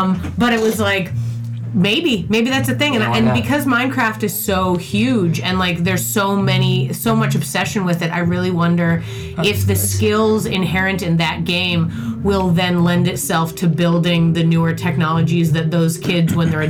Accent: Boston, Massachusetts, United States; Because I'm from Boston, and I would take the bus into New York

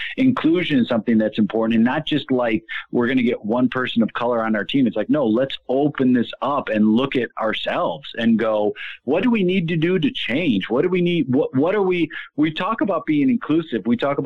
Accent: Chicago, Illinois, United States; at first I thought I knew what they meant and I'm from Chicago.

